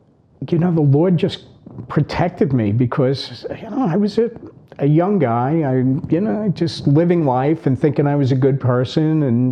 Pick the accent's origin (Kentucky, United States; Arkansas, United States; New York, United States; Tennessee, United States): New York, United States; And we were, you know, typical brothers growing up on Long Island.